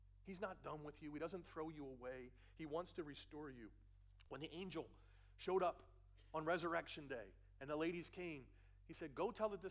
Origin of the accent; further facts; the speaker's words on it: Philadelphia, Pennsylvania, United States; accent: Philly; look, I know I have a Philly accent. I grew up in Philly. I can't shake it.